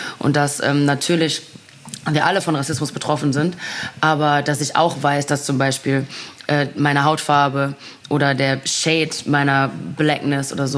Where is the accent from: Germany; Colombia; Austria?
Germany; North Rhine-Westphalia; Ich komme aus dem Pott.